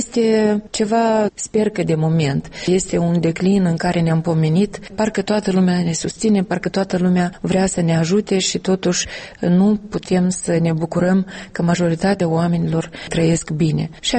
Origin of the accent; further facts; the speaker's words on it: Soroca District, Moldova; 1 Soroca, satul încet, încet, mi-e trist să zic că moare, că se stinge